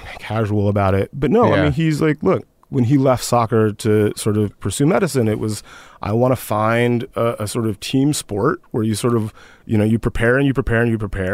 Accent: Columbus, Georgia, United States; also born or lived in Hawaii / Texas / Kansas / Germany; I was an Army brat. So I was born in Hawaii and like lived in Texas and Kansas and Germany for 3 years when I was very young. But we moved to Columbus, Georgia, which is where my dad...

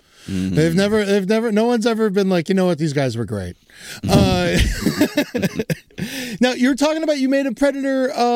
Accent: Florida, United States; I'm from Florida, but I'm all over the place.

